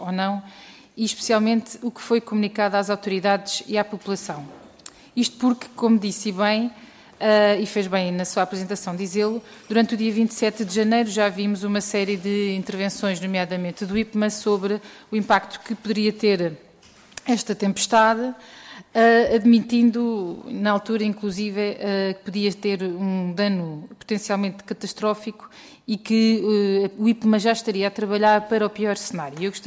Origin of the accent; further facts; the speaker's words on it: Leiria, Portugal; eu também sou de Leiria